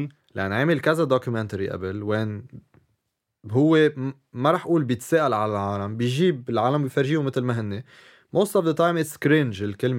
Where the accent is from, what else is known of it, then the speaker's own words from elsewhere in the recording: Lebanon; بيقول لي انت من وين بقول له انا من لبنان